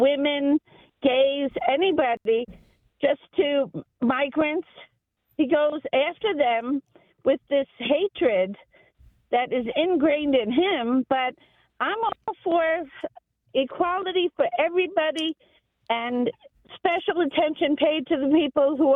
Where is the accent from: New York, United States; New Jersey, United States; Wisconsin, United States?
New York, United States; New York City; now in Rochester, United States; I was raised in New York City, and we were a poor family living in Queens